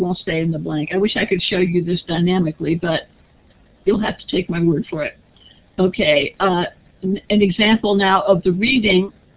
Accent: United States; as an American

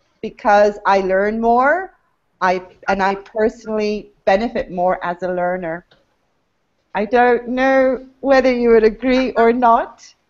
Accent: Portugal; English is a second language; I'm from Portugal, and I don't know many schools who are teaching, or universities, which are teaching with iPads.

